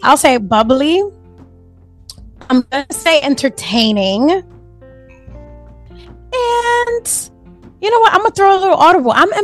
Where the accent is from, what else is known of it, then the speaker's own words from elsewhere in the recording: Bronx, New York, United States; So I was born and raised in the Bronx. I'm definitely, you know, New Yorker over here. I live in the Heights now.